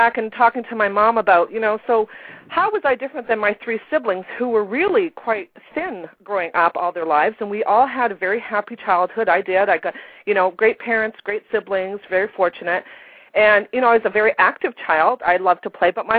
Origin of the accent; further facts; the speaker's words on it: Canada; I'm from Canada originally, so there you go.